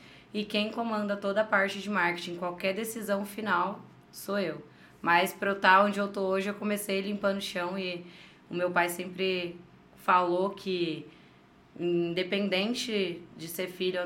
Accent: Indaiatuba, São Paulo, Brazil; also born or lived in Campinas; Eu nasci em Campinas, mas eu só nasci e vim pra cá, pra Indaiatuba.

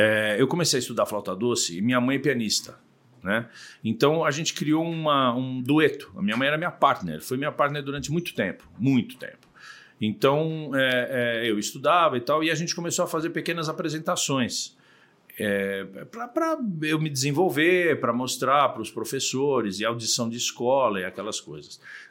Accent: São Paulo, Brazil; born there; Eu nasci em São Paulo, nasci na Beneficência Portuguesa. Sou de uma família do interior, né? Minha família, por parte de pai, é de São José do Rio Preto, da região ali, né, de Monte Aprazível.

